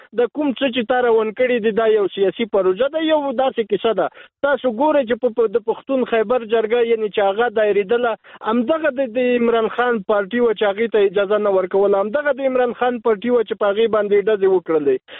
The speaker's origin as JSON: {"language": "Pashto", "country": "Afghanistan", "said": "څه دی یو افغان په صفت زه نن په افغانستان کې یم"}